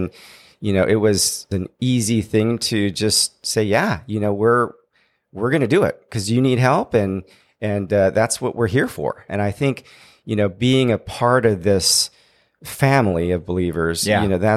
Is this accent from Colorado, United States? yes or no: no; San Diego, California, United States; You know, growing up in San Diego